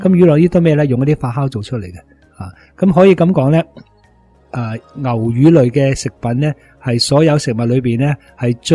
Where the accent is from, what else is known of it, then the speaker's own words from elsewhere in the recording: Hong Kong; 咁当然啦，我哋香港人饮豆浆啦